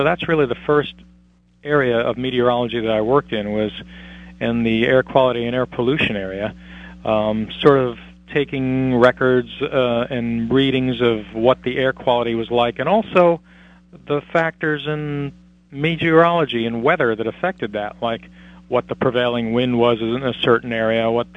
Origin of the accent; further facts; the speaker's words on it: Queens, New York, United States; also born or lived in Long Island; Yes, I grew up in Queens, but I did spend about 10 or 11 of my last years in what I call my first lifetime in New York, on Long Island in Nassau County, before I moved to other parts of the country.